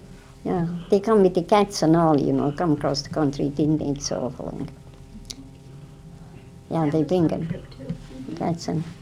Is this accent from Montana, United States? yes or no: yes; Butte, Montana, United States; also born or lived in Iditarod; now in Fairbanks, United States; We come from Butte, you know, we come from 1913 it was when we come to Iditarod, and then we come from Iditarod when the Second World started, 41.